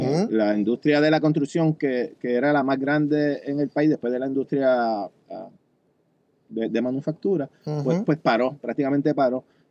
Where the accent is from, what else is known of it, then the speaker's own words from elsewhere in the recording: Aguada, Puerto Rico; soy de Aguada.